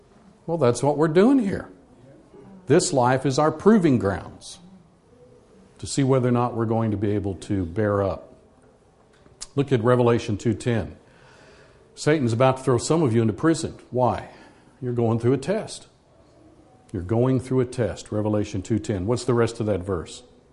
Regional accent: Arizona, United States; these are pictures of my home state of Arizona.

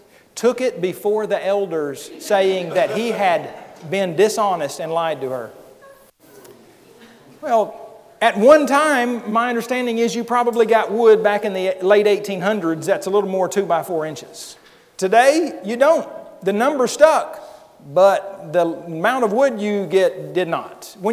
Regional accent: Oklahoma, United States; That's where I grew up out in Oklahoma.

